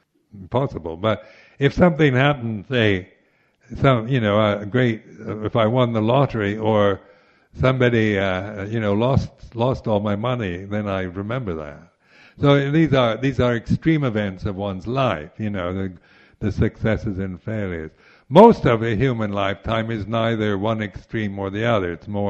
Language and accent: English; England, United Kingdom; born there; we identify with the particular place we're English because we're born here.